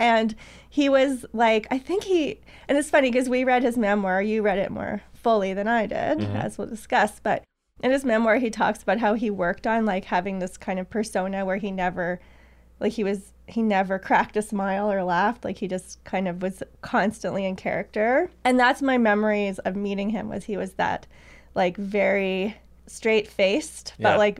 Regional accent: Ottawa, Ontario, Canada; I grew up in Ottawa

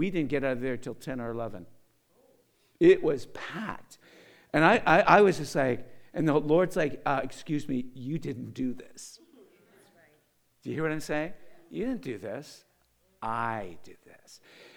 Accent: Canada; I said, no, I'm not. I'm Canadian.

